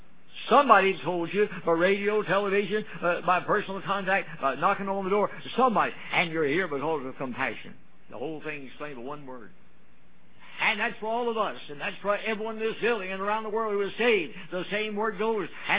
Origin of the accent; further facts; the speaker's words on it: Louisville, Kentucky, United States; Now, that actually happened in Louisville, Kentucky, my hometown, at the old Virginia Avenue Baptist Church, where I worked for 2 years as assistant pastor.